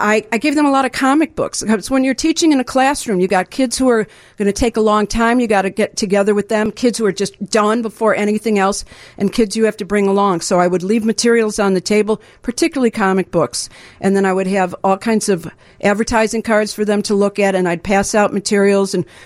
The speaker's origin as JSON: {"language": "English", "town": "Chicago", "region": "Illinois", "country": "United States", "tie": "born or raised there", "said": "I grew up in Chicago in Rogers Park."}